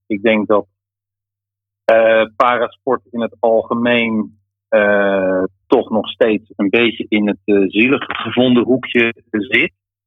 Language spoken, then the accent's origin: Dutch; Haarlem, North Holland, Netherlands; moved away as an adult; Ik ben geboren en getogen Haarlemmer. Ik heb daar 44 jaar gewoond. En ben in 2013, eind 2012, verhuisd voor de liefde en mijn werk naar het oosten van het land.